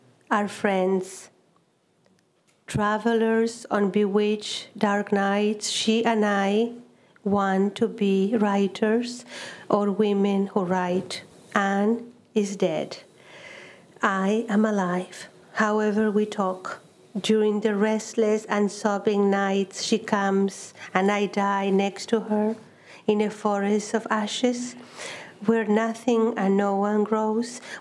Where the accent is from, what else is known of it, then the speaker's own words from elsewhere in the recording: Chile; and especially growing up in Chile, a very good world, different than the world of my parents.